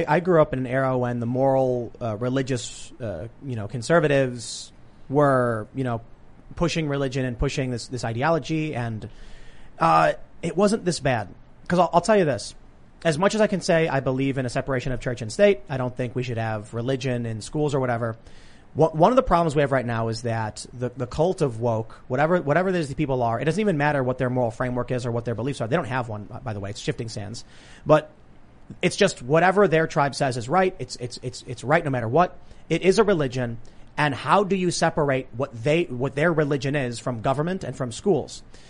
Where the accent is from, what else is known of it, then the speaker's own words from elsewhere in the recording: Chicago, Illinois, United States; I see a post on my Facebook from someone I've known from, when I was growing up in Chicago